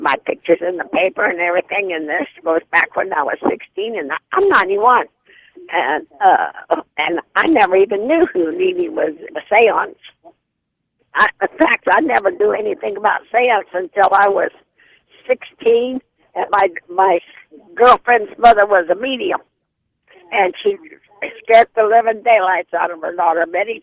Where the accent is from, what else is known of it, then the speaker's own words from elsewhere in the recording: Tampa, Florida, United States; I was born and raised in Florida. Houdini was supposed to be in Tampa in 1941. I was just 16 years old.